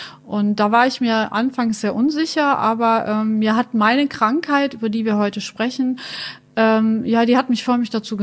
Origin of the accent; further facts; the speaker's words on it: Munich, Bavaria, Germany; born there; now in Düsseldorf, Germany; Und ich bin jetzt 54 Jahre alt und bin in München geboren und lebe aber seit Urzeiten in Düsseldorf und fühle mich auch als Düsseldorfer.